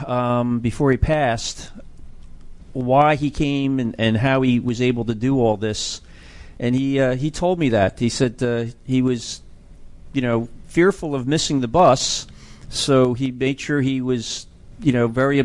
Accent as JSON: {"language": "English", "town": "Philadelphia", "region": "Pennsylvania", "country": "United States", "tie": "born or raised there", "said": "Originally, I was born and raised in Philadelphia."}